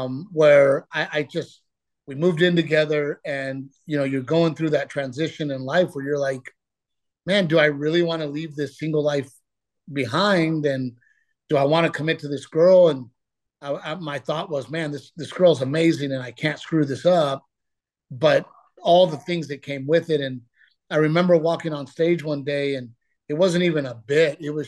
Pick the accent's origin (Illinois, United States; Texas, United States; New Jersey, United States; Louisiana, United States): Texas, United States; Growing up in Texas, I never really fit